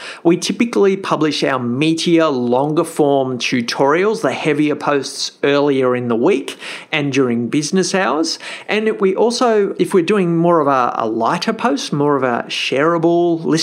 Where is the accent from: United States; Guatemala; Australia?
Australia; I'm an Aussie.